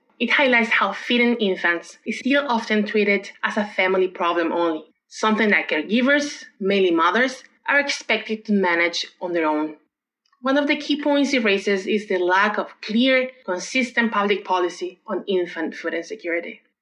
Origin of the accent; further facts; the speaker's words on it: Chile; moved away as an adult; now in Canada; I am originally from Chile, where I worked as a public health nutritionist before moving to Canada.